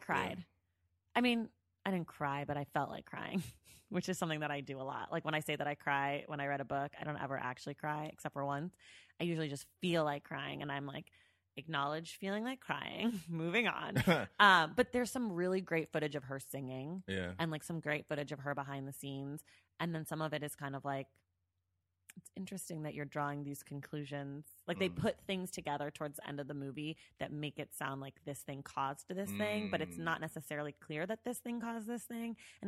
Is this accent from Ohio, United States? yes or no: no; California, United States; I'm from the Bay.